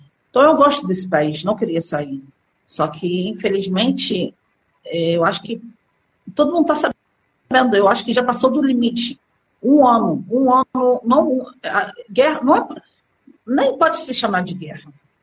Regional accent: Brazil; also born or lived in United Arab Emirates; meu pai e minha mãe foram para o Brasil. Eu tenho uma tia lá, o tio lá. E lá, desde 4 anos, entrei no jardim e cresci até o vestibular no Brasil.

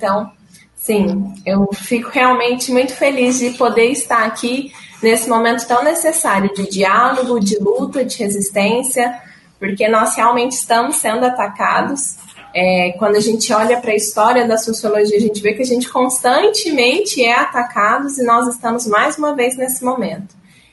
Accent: Minas Gerais, Brazil; eu sou mineira, né, nascida, criada em Minas Gerais. Estudei aqui, fui para uma cidade vizinha, atualmente eu moro em Uberaba, estudei em Uberlândia

